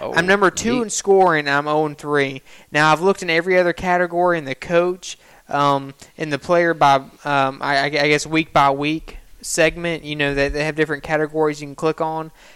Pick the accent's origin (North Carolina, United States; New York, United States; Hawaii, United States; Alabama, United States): Alabama, United States; I'm from Alabama.